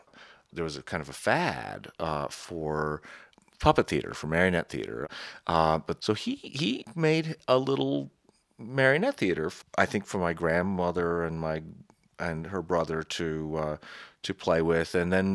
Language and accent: English; New York, United States; So I was a very fortunate kid growing up in New York